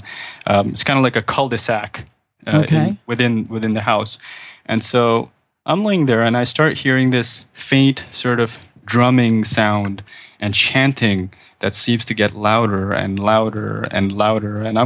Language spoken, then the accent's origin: English; Karachi, Sindh, Pakistan; moved away as an adult; now in Canada; I moved to Canada about 10 years ago, but 2 years prior to that, I was still living in my hometown of Karachi, Pakistan.